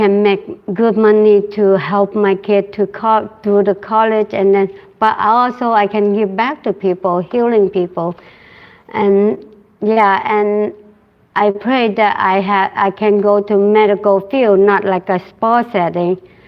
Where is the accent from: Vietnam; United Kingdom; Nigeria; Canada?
Vietnam; English is a second language; now in United States; I come from Vietnam and go by boat since 1979. And then I landed in United States. So I grown up with like Buddhism